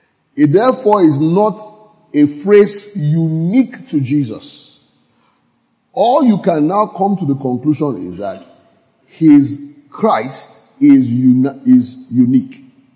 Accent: Nigeria; I'm a Nigerian, of course. I want Nigeria to win the game.

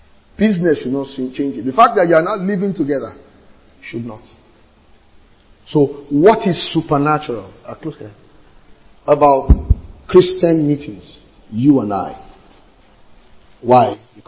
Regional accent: Nigeria; You can't receive from me as a lawyer. You can't receive from me as a Nigerian.

